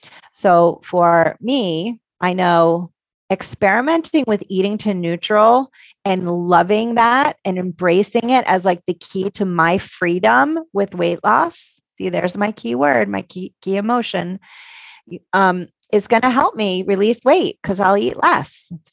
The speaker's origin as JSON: {"language": "English", "region": "Connecticut", "country": "United States", "tie": "born or raised there", "said": "I grew up in Connecticut. We have the best pizza in the whole country."}